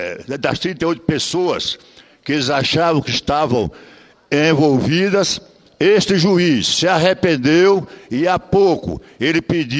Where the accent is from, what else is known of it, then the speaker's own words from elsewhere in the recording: Feira de Santana, Bahia, Brazil; Ele é meu companheiro, ele é meu adversário e minha terra, Feira de Santana.